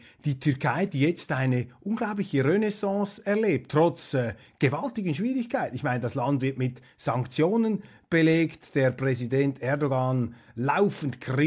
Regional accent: Switzerland; als Schweizer hier, ich rede als helvetischer Außenbeobachter

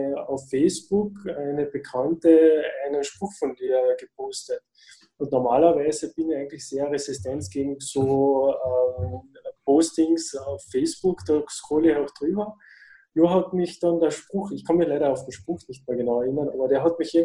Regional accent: Austria; ich komme aus Österreich.

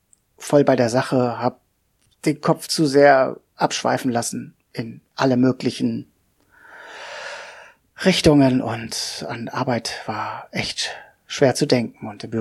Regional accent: Hanover, Lower Saxony, Germany; ich bin 46 Jahre alt, ich komme aus Hannover.

